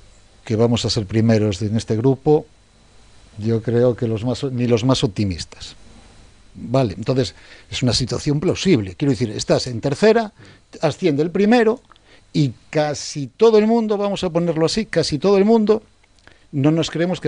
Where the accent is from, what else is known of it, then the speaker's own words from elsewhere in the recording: Galicia, Spain; Soy gallego, no va bien